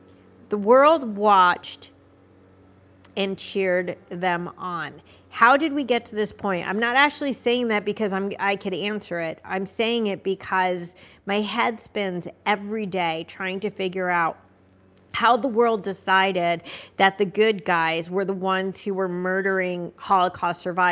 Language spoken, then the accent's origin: English; United States; born there; I'm so blessed and proud and lucky to have been born in this country and to be an American.